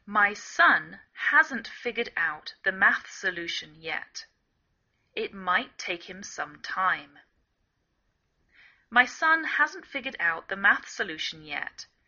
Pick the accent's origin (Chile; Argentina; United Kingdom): United Kingdom; England; now in United States